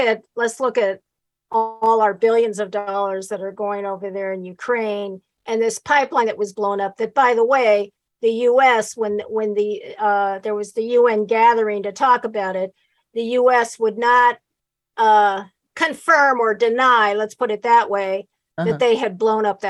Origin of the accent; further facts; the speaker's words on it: Haiti; And I come from French. Haiti.